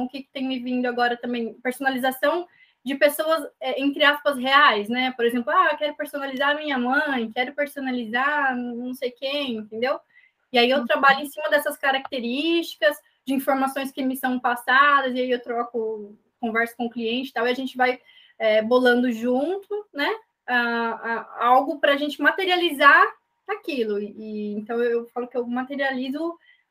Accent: Piracicaba, São Paulo, Brazil; now in Cuiabá, Brazil; Sou piracicabana, nasci em Piracicaba, São Paulo, mas já estamos aqui no Mato Grosso já tem muito tempo. Tenho 31 anos

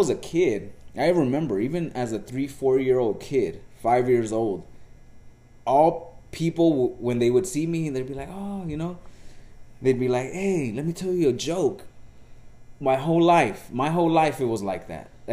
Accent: Los Angeles, California, United States; when we grew up in South Central, it was crazy because I started going to school at 49th Street School

